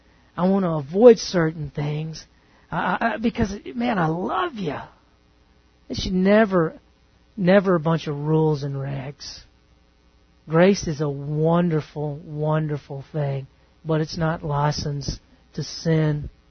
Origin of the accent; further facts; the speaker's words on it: Texas, United States; Now, I grew up in East Texas, as you guys know, and my speech betrays me numerous times.